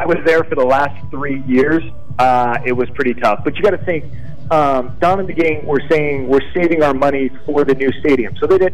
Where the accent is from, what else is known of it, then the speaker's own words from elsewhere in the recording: Las Vegas, Nevada, United States; It was not the best AAA facility in the league, but ultimately, being in my hometown, you know, I think I was even more a little naive to it.